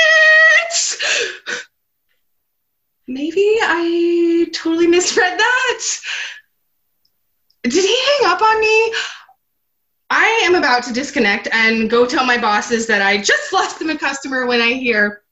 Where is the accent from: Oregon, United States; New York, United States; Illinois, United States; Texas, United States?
Oregon, United States; Portland; You've read my blog. I'm from Portland, Oregon.